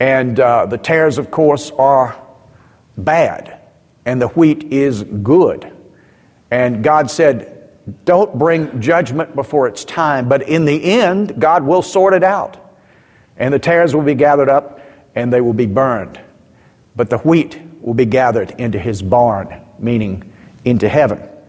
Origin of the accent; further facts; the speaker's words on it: Columbus, Georgia, United States; You know, when I grew up in Columbus, Georgia, I didn't know anybody who didn't go to church.